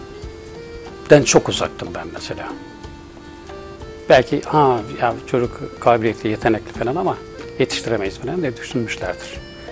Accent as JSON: {"language": "Turkish", "region": "Ankara", "country": "Turkey", "tie": "born there", "said": "Ankara doğumluyum."}